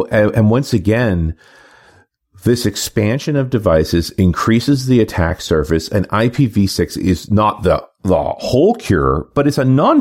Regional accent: Canada; But I'm with you as a Canadian.

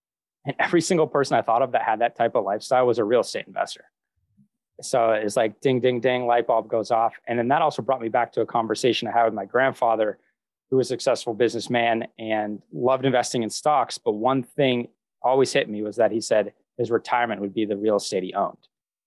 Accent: New England, United States; I grew up in New England in a small town to a family of entrepreneurs.

